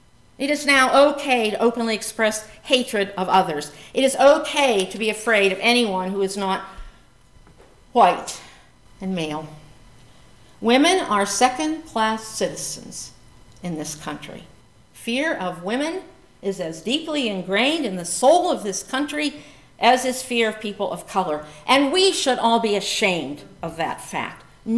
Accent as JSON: {"language": "English", "region": "Pennsylvania", "country": "United States", "tie": "born or raised there", "said": "I grew up in Northwest rural Pennsylvania. I understand this."}